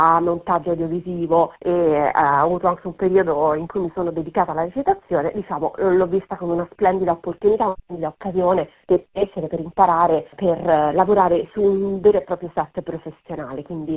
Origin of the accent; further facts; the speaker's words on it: Rome, Lazio, Italy; sia nata e cresciuta a Roma, i miei genitori, insomma, ho origini appunto del sud Italia, quindi l'ho frequentato, ci sono un po' cresciuta